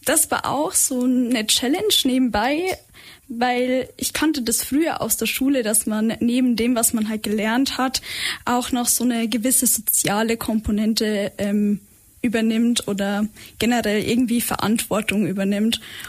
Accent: Regensburg, Bavaria, Germany; now in Ulm, Germany; studiere hier in Ulm im vierten Bachelorsemester Psychologie. Ursprünglich komme ich aus Regensburg, also wahrscheinlich hört man es auch ein bisschen am Dialekt.

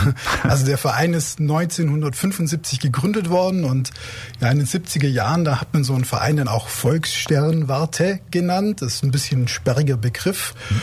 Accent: Laupheim, Baden-Württemberg, Germany; born there; now in Senden, Germany; Ich bin gebürtiger Laupheimer, wohne aber inzwischen in Senden, bin verheiratet, habe ein Kind

